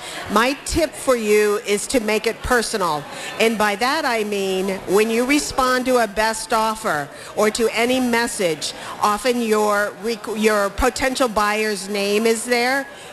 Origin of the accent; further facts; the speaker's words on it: Cleveland, Ohio, United States; I'm from Cleveland, Ohio.